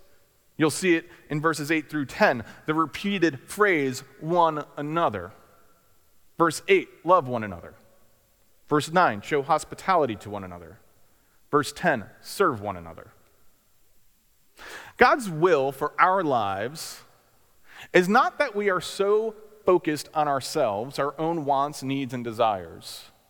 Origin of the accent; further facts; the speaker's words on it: New Jersey, United States; I am from Jersey, but you know, you can be friendly to each other, it's fine.